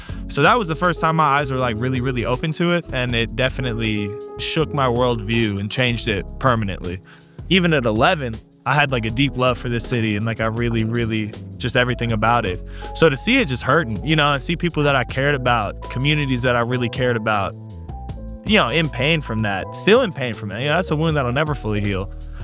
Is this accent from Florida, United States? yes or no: no; Oakland, California, United States; which I completely understand just through growing up in Oakland, being around so many of my friends and family that are Black and brown.